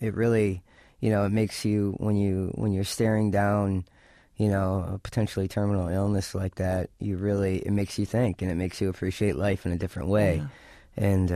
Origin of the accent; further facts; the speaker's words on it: Michigan, United States; I grew up in Michigan, and one of the things that we used to do when it was a little bit more environmentally acceptable was rake the oak leaves out of our front yard out to the street.